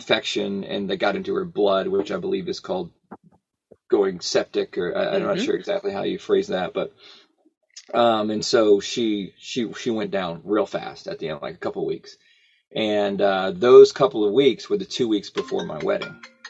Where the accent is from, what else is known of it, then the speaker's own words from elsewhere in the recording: Richmond, Virginia, United States; I'm from Richmond, Virginia.